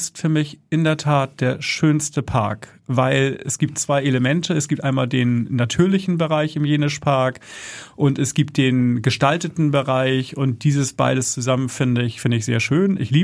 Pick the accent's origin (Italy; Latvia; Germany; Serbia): Germany; Hamburg; Und ich komme aus Hamburg-Nienstädten gebürtig. Da sagt man immer, das ist ein Dorf in der Stadt.